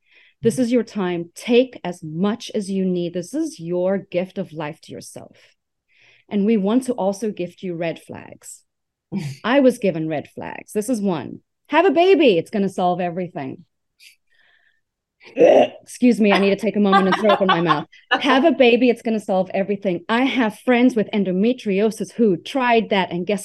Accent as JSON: {"language": "English", "country": "South Africa", "said": "I'm South African."}